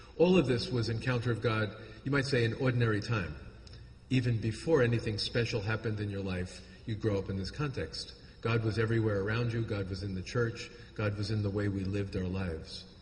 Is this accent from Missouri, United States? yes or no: no; Brooklyn, New York, United States; born there; So I was born in Brooklyn, New York, in an Irish Catholic family, staunch Catholic.